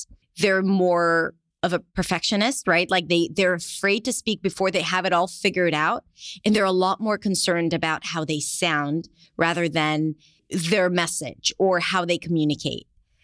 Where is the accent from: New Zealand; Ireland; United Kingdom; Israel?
Israel; accent: Israeli; English is a second language; now in United States; moved to the U.S., and I had a very distinct Israeli accent.